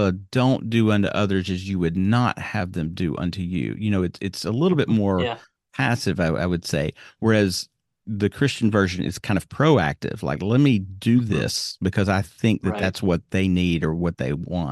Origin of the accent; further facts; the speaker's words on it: Birmingham, Alabama, United States; I grew up in Birmingham, Alabama.